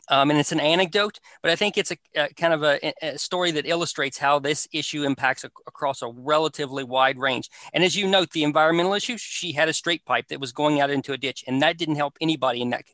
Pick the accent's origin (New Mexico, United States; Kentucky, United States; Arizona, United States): Kentucky, United States; I'm from Appalachian, Eastern Kentucky